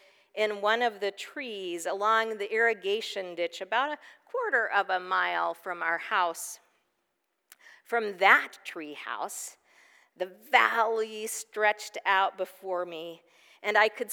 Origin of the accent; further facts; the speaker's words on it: Texas, United States; In my early childhood, growing up in East Texas, I was always impressed with the variety and largeness of trees compared to my small stature as a child.